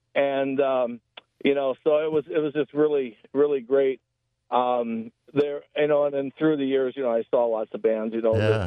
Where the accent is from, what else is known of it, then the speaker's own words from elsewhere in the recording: Chicago, Illinois, United States; moved away; So I'm from the Chicago area, and I moved out here in 1974. So I was five generations in the Chicago area.